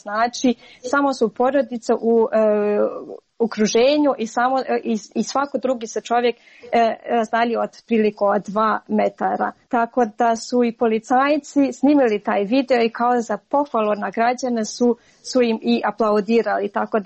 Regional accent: Montenegro; ja sam poreklom iz Crne Gore i svakodnevno pratim vijesti iz Crne Gore

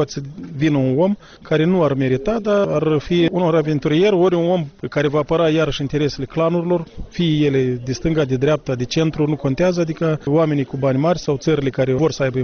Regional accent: Moldova; Eu sunt moldovean

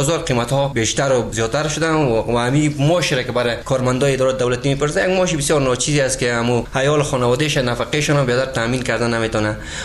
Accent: Afghanistan

